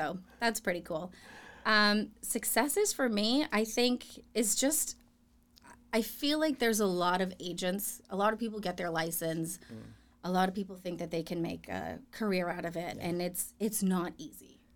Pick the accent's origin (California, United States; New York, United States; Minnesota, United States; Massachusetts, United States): Massachusetts, United States; Marshfield; I was born and raised in Marshfield, lived here all my life. My dad still lives in the same house I grew up in on Union Street.